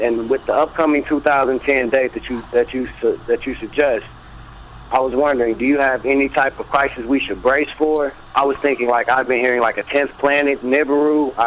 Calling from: Phoenix, Arizona, United States; I'm calling actually from Phoenix, Kevin.

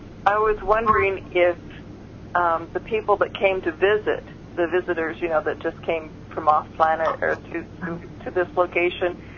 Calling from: Washington, United States; I'm calling from Washington State.

